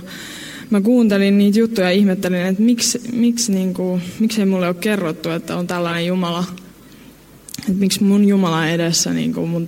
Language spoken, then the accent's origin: Finnish; Helsinki, Uusimaa, Finland; Mä oon syntynyt ihan Suomessa. Äitini on suomalainen. Helsingissä on siis syntynyt ja kasvanut. Mutta isä on libyalainen ja sain häneltä islamilaisen kasvatuksen.